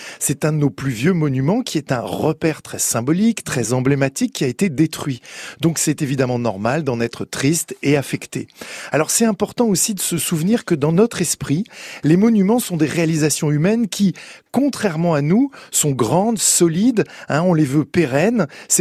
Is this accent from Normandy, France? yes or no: no; Paris, Île-de-France, France; en tant que Parisien, bien sûr, mais aussi en tant que chrétien ou tout simplement en tant que citoyen français.